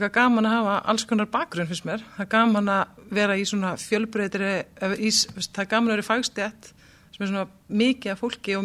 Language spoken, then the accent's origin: Icelandic; Ísafjörður, Westfjords, Iceland; moved away as an adult; Ég frá Ísafirði, bjóð þar þá til ég var 18 ára og svona tel mér náttúrulega verð Ísfirðingur held ég alltaf þó ég hafi núna búið í 20 ári í Reykjavík.